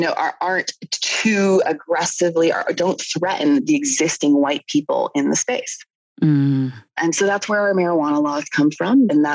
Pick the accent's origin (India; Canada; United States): Canada; I'm Canadian.